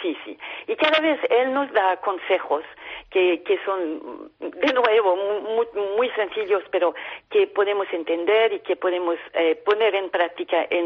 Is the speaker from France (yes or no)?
yes; France; Spanish is a second language; Vivo en Francia y estoy francesa.